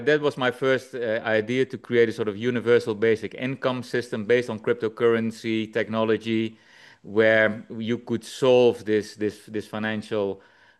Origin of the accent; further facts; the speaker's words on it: Netherlands; English is a second language; now in Kigali, Rwanda; I'm from the Netherlands. I live in at the moment in Kigali in Rwanda. But I worked all my life in construction, basically in the Netherlands.